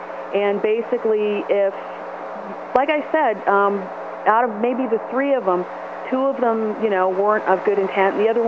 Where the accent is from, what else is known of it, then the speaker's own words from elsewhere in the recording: Portland, Maine, United States; the old house that I grew up in Portland, Maine